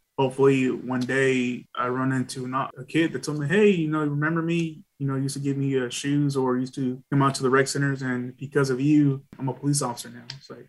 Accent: Dallas, Texas, United States; I was born and raised in Dallas. I was from a rough neighborhood

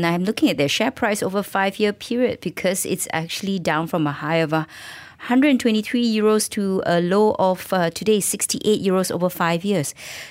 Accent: Malaysia; as a Malaysian

